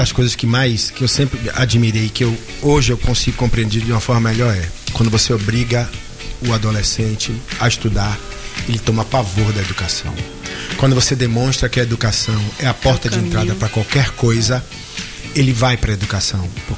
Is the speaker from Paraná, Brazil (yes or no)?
no; Itambé, Bahia, Brazil; Rapaz, eu sou de També.